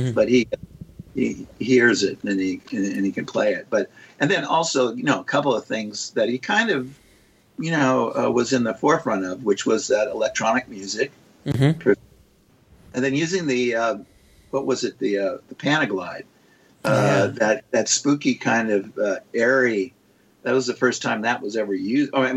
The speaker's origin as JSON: {"language": "English", "region": "Kentucky", "country": "United States", "tie": "born or raised there", "said": "in fact, we're hometown buddies from Kentucky."}